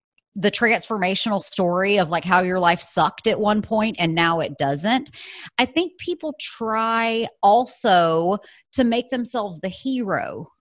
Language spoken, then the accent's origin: English; Alabama, United States; Now, remember, I was born and raised in Alabama.